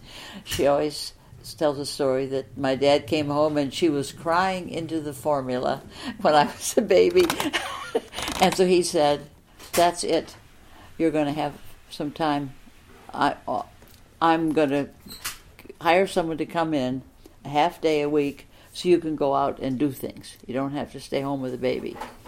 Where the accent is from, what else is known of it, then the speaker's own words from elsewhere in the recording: Oshkosh, Wisconsin, United States; born there; I was born in Oshkosh.